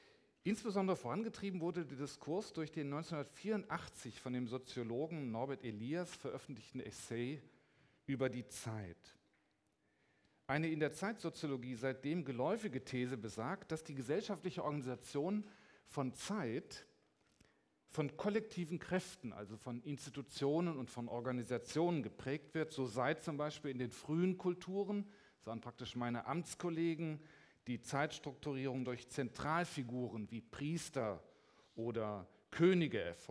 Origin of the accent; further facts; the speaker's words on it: Cologne, North Rhine-Westphalia, Germany; Sie wissen, ich bin Kölner, aber ich bin auch gerne in Hamburg.